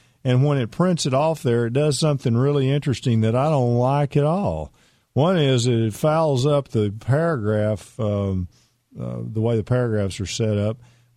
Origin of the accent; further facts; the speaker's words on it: Texas, United States; Some people say acorn. I say acorn. I'm from East Texas, you know.